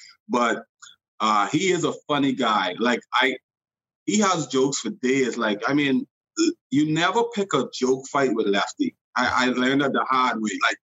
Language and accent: English; Bahamas; I mean, even though I grew up in the Bahamas and I fished all the time, he taught me a lot of stuff.